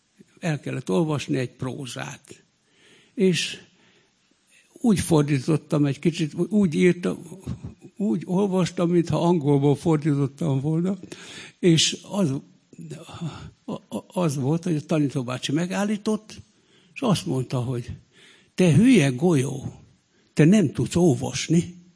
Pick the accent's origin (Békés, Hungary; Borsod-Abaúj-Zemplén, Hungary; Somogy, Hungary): Békés, Hungary; Kondoros; born there; Tehát 38-ban születtem Kondoroson, ahol édesapám evangélikus lelkész volt.